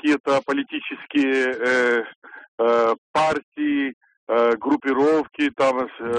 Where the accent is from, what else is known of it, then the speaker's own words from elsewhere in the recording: Saint Petersburg, Russia; я из Санкт-Петербурга.